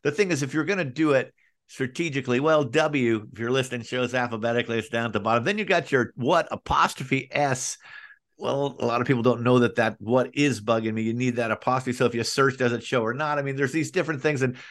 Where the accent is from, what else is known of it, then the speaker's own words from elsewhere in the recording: Florida, United States; I grew up in South Florida, and I started at the Fort Lauderdale News Sun Sentinel.